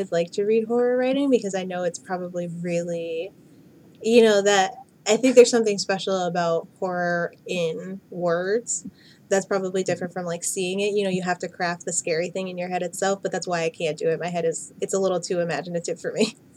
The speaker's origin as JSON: {"language": "English", "region": "Maryland", "country": "United States", "tie": "born or raised there", "said": "feels very similar to my experience of growing up in Prince George's County. The majority of everyone who lives there is Black."}